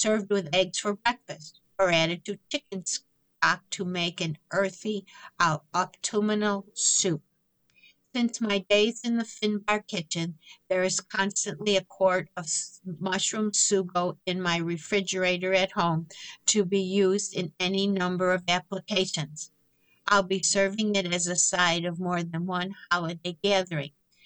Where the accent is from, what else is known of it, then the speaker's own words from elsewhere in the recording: Pennsylvania, United States; I learned to forage fungi in my 20s, wandering the woods of my home state, Pennsylvania, July through October